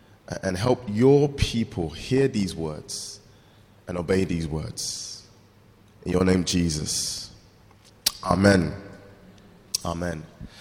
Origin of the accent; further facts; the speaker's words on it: Croydon, London, United Kingdom; born and raised in Croydon. Love that place. God is there.